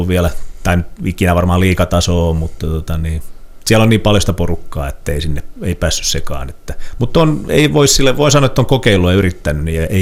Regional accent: Vaasa, Ostrobothnia, Finland; Mä oon ihan paljasjalkainen vaasalainen

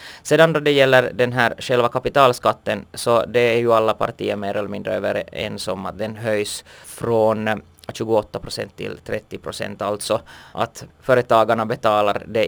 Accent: Malax, Ostrobothnia, Finland; där har jag väldigt goda erfarenheter från min hemkommun Malax

